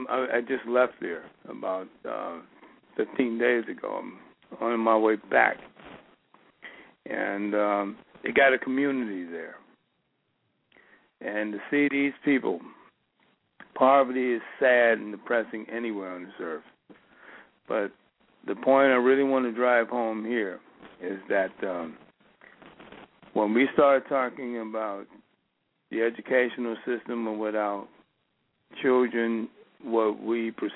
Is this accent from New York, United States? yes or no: yes; New York City, New York, United States; remember Calvin Buss from the Abyssinian, you know, Baptist Church in Harlem. That's originally where I'm from New York City.